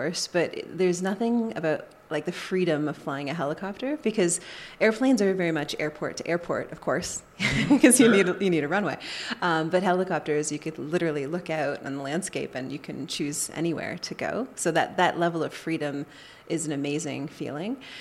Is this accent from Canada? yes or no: yes; Wiarton, Ontario, Canada; I'm from Wyarton, Ontario